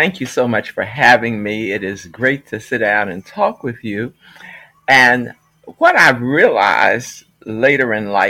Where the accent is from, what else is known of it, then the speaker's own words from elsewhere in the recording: Virginia, United States; And so I grew up in Middlesex County, which is on Virginia's Middle Peninsula, and my whole family is they are right here. In fact, I have now in retirement moved back to Middlesex County.